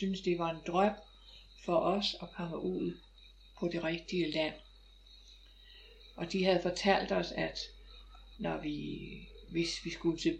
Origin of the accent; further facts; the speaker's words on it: Aarhus, Central Denmark Region, Denmark; born there; jeg er født i Aarhus i Montanagade nummer 8.